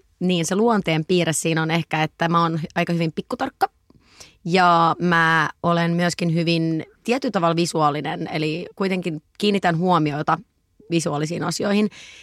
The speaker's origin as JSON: {"language": "Finnish", "town": "Helsinki", "region": "Uusimaa", "country": "Finland", "said": "olen 31 vuotta vanha, olen Helsingistä, asun Helsingissä, olen PR-ammattilainen"}